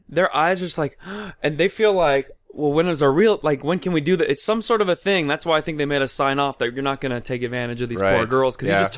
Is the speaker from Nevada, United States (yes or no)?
yes; Reno, Nevada, United States; I never told you guys I'm from Reno, Nevada.